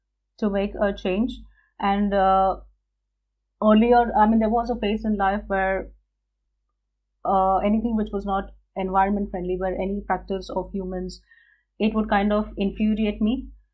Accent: India; I'm from India, and I've been brought up with the value that, you know, when you cook food, you should cook in a good mood.

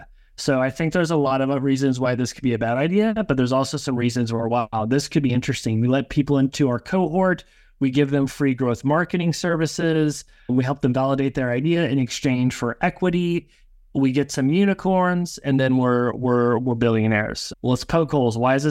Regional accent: Oklahoma, United States; This is a horrible quote that I hear because I'm from Oklahoma

